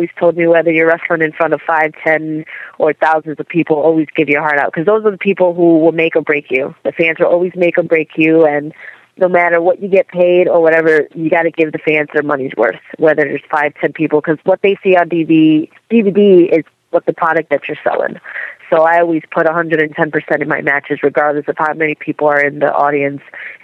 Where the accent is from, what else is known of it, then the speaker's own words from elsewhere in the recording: Waterbury, Connecticut, United States; A school opened up here in my hometown in Waterbury, Connecticut